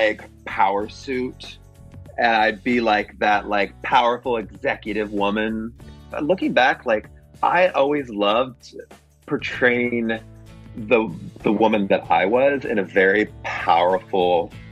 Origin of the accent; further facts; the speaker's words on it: Springfield, Missouri, United States; top girls … she's from Springfield, Missouri.